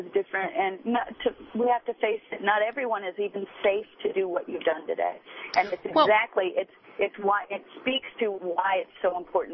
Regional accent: Wellsville, Kansas, United States; There are people from my hometown of Wellsville, Kansas

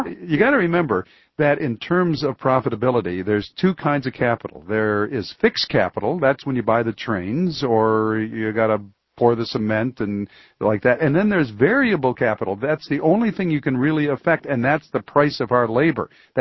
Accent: United States; I'm American.

